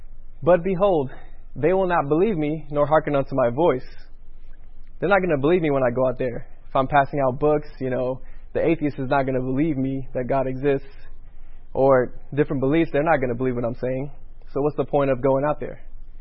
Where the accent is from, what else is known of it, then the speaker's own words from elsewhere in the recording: New York City, New York, United States; also born or lived in Trinidad; I was born in Trinidad and I was raised in New York City.